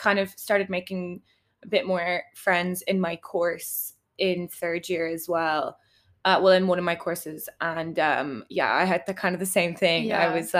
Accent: Dublin, Leinster, Ireland; I am from Dublin. So like I lived at home. Mm-hmm. Still like living at home. I live with my granny now.

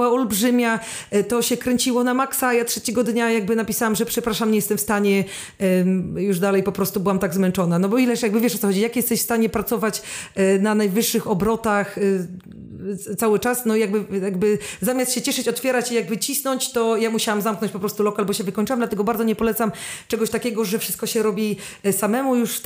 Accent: Szczecin, West Pomeranian Voivodeship, Poland; ja nigdy nie wyjechałam na miesiąc ze Szczecina, ja w ogóle jestem taką rodowitą szczecinianką, że najdłużej to mnie chyba tam nie było przez 3 tygodnie

